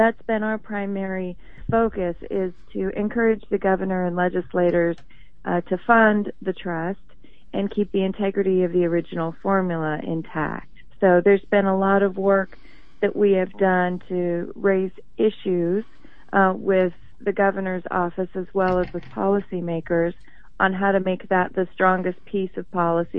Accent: Creston, Iowa, United States; Yes, I personally am. I grew up in Creston, Iowa, southwest Iowa.

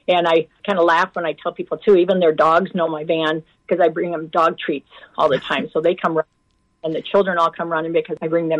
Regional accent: Manson, Iowa, United States; now in Ames, United States; Well, I grew up in Manson, which is about an hour and a half northwest of here, but I've lived in Ames since 1979.

